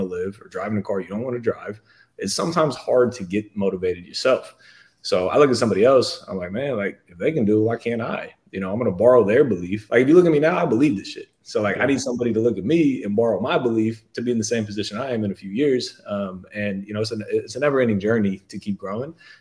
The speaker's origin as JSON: {"language": "English", "town": "Columbus", "region": "Ohio", "country": "United States", "tie": "born or raised there", "moved": "yes", "said": "But I grew up in Columbus, Ohio, moved to Arizona to play a year of basketball out there at a prep school to pursue that NBA dream."}